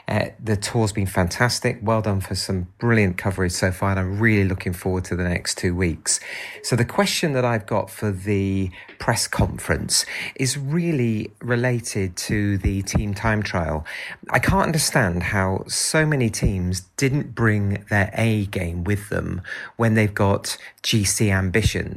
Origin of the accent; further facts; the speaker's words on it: Yorkshire and the Humber, United Kingdom; I'm from East Yorkshire.